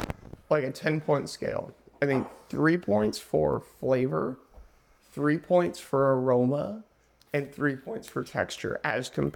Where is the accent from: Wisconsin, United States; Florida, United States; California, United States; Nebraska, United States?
California, United States; That's how I grew up sailing on the San Francisco Bay